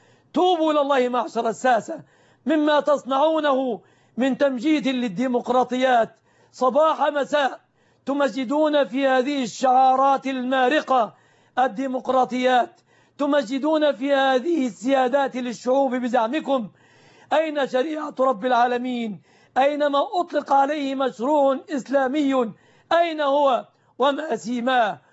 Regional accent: Egypt; بلادنا مصر

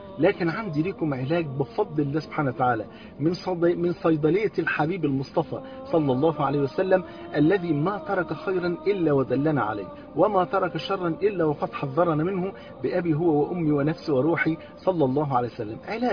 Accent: Egypt

